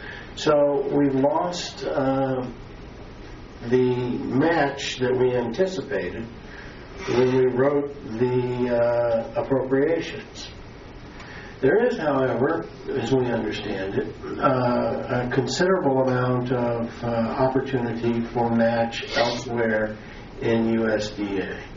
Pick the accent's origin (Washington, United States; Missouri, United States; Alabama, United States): Missouri, United States; it's allowed me to fulfill a lifelong ambition that came from growing up in Missouri